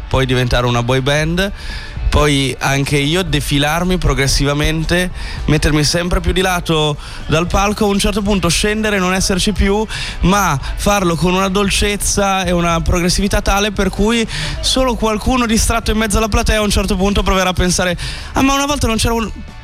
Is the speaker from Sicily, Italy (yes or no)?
no; Bologna, Emilia-Romagna, Italy; E poi comunque veniamo da Bologna, che cazzo vuoi farci?